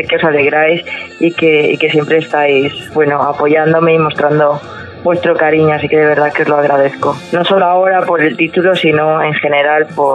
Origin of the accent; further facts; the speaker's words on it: Galicia, Spain; now in Málaga, Spain; yo soy gallega, pero lo que transmite la gente de aquí hacia la figura